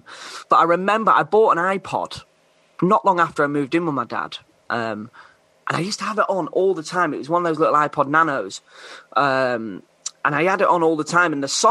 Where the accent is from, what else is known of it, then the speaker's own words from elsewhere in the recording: Grimsby, Yorkshire and the Humber, United Kingdom; I grew up in Grimsby.